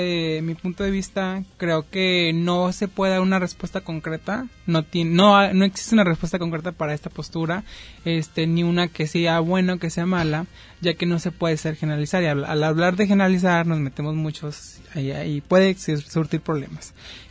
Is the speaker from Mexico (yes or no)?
yes; Mexico; para nosotros como mexicanos